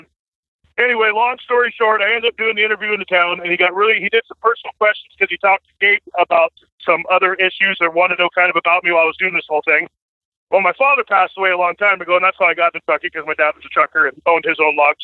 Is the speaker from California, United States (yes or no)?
no; Washington, United States; born there; So, obviously, I was born up here in Washington State, the farthest northwest corner you could get, right in the mountains.